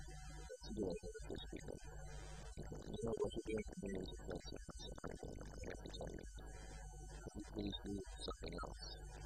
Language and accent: English; United States; But I know I'm American, I see so many thieves in America